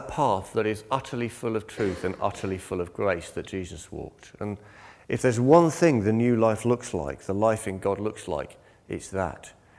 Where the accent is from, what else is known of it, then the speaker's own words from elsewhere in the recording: Belgium; now in United Kingdom; I grew up in Belgium, which is why I wave my hands a lot, because that's what everyone over there does.